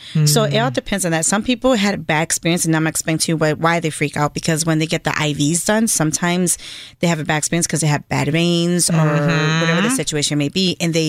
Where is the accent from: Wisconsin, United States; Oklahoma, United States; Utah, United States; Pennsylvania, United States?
Wisconsin, United States; Milwaukee; I grew up in Milwaukee in the South Side. Mm-hmm. So I lived here my whole life.